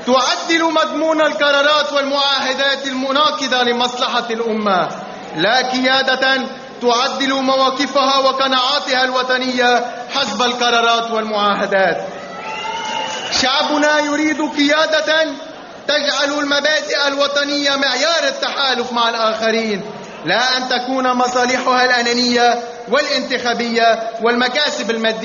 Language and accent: Arabic; Lebanon; ونؤكد للعالم أننا كلبنانيين شعب قادر على الحياة المستقلة بدون الاعتماد على أحد